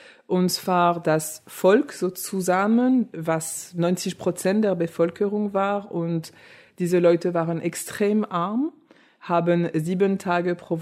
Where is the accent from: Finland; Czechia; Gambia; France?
France; German is a second language; now in Germany; ich wohne in Berlin seit 8 Jahren schon. Ich lebe nicht mehr in Frankreich seit 20 Jahren. Also Deutschland ist mein 6. Land. Aber ich bin Französin.